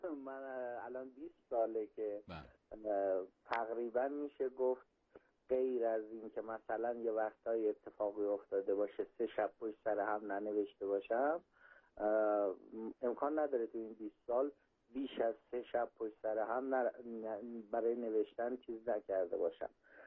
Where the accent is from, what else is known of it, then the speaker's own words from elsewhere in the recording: Sangsar, Semnan, Iran; born there; now in Isfahan, Iran; متولد 1359 سنگسر از استان سمنان هستم. بله. که الانم ساکن اصفهانم.